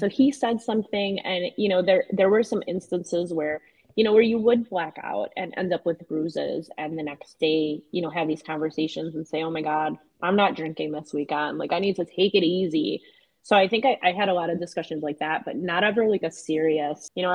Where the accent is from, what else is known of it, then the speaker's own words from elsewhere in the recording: Buffalo, New York, United States; Like I come from Buffalo.